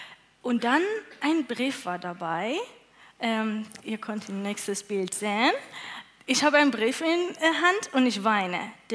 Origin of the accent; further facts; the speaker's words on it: Iran; first language Farsi; German is a second language; Ja, also ich komme aus dem Iran. Meine Muttersprache ist Farsi oder Persian, sagt man auch.